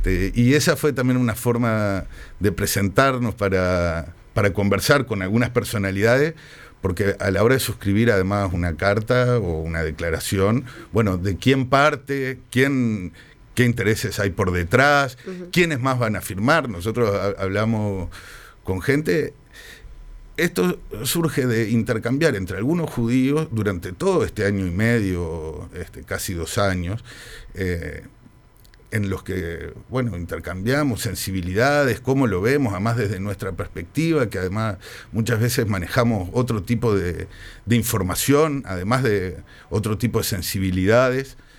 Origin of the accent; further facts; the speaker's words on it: Uruguay; así como judío uruguayo, valía la pena fortalecer, como un ciudadano más uruguayo